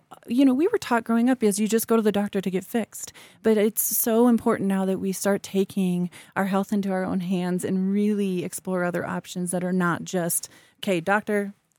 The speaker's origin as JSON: {"language": "English", "region": "Midwest", "country": "United States", "tie": "born or raised there", "said": "I grew up in the Midwest, and when you grow up in the Midwest, you eat to eat."}